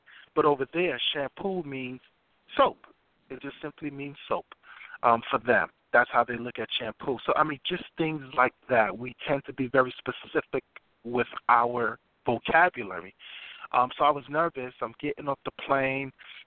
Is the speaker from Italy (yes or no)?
no; United States; they thought I was from Nigeria. And I'm like, nah, I'm from the USA.